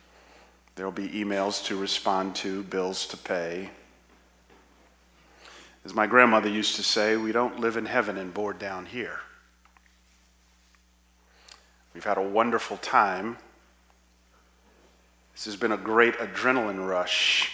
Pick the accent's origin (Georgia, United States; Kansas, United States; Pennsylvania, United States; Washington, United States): Georgia, United States; Atlanta; you know, I'm from Atlanta, so I'm a Falcons fan